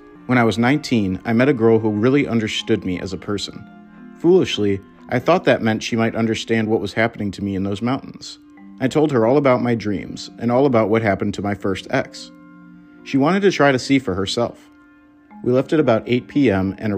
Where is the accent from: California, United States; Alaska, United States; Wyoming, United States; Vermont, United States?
California, United States; I spent most of my time hiking outside of my hometown in the Angels National Forest. I lived with my grandmother in the town of Wrightwood.